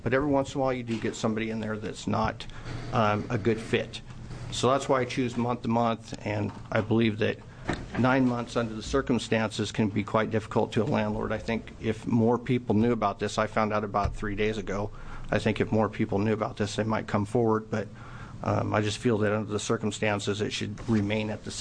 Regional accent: Albany, United States; I'm from Albany.

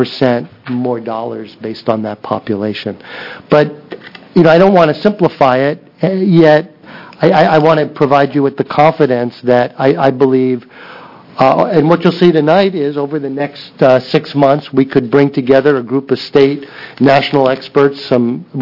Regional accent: New York, United States; I was going to say someone from New York, but I'm from New York.

